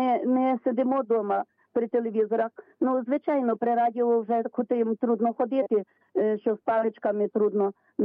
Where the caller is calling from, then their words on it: Khmelnytskyi, Khmelnytskyi Oblast, Ukraine; Я з Хмельницька дзвоню, римокатоличка.